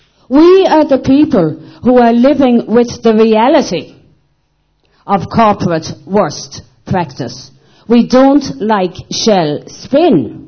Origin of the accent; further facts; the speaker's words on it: Connacht, Ireland; I come from County Mayo in Ireland, in the west of Ireland, on the periphery of Europe.